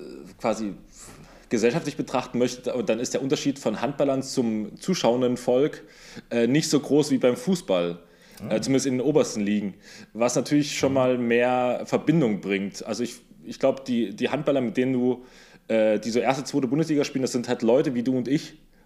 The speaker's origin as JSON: {"language": "German", "region": "Saxony", "country": "Germany", "said": "mir als Sachse gefällt das nicht ganz gut"}